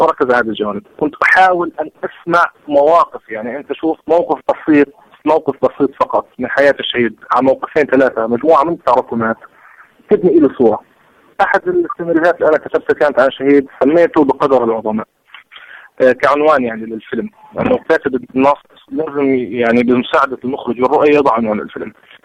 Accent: Palestine; الكل بيتعاطى معنا إحنا كفلسطينيين أو كعرب

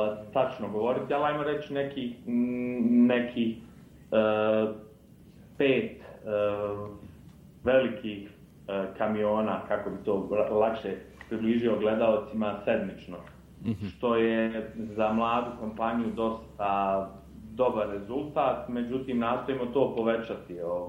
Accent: Split-Dalmatia County, Croatia; to djetinjstvo koje sam uveo na Braču, u jednom vrlo malom bitovom mjestu.

